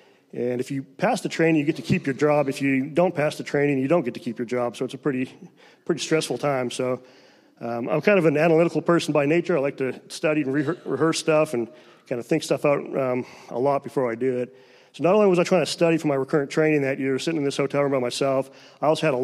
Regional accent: Canada; now in United States; I grew up in Canada, moved down here in 1999, grew up in a Christian household

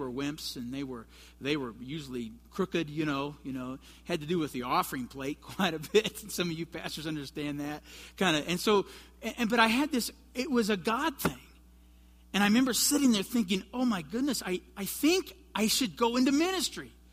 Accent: Kansas, United States; And I grew up in Johnson County, Kansas.

